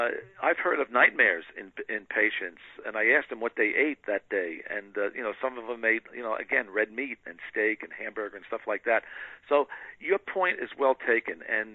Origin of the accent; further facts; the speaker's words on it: New York, United States; You know, you're from New York. I grew up in New York.